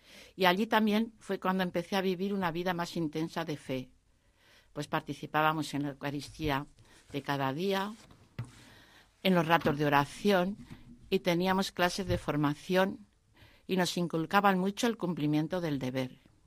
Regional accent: Castillo de Bayuela, Castilla-La Mancha, Spain; also born or lived in Madrid; Es un pueblo pequeño, de unos 1.800 habitantes, que se llama Castillo de Bayuela. Mi familia era una familia cristiana y en este ambiente cristiano me educaron.

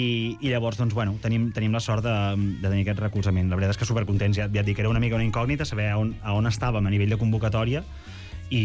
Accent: La Bisbal, Catalonia, Spain; Dos som de la Bisbal, perquè el meu germà és el bateria

